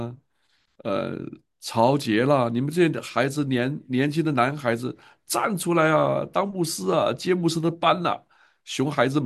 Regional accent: China; 我也是在中国大陆出生成长的，我是经过文化大革命的。

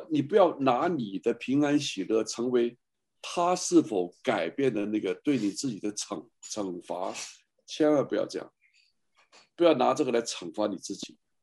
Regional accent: China; 你是被你的期望所捆绑了，这是我们中国人常见的呀。

